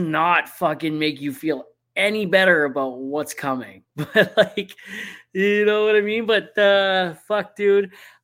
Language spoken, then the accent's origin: English; Hamilton, Ontario, Canada; No, I'm from Hamilton.